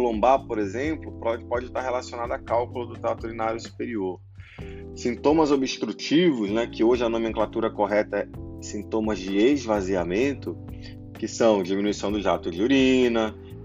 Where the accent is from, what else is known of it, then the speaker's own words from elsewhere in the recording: Santarém, Pará, Brazil; atuante na cidade de Santarém do Pará, que é minha terra natal